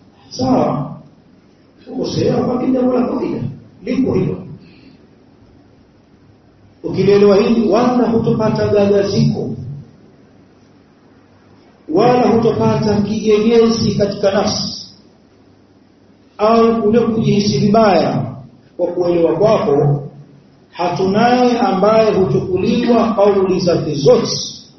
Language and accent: Swahili; Mainland Tanzania, Tanzania; sijui huku Zanzibar lakini kule kwetu bara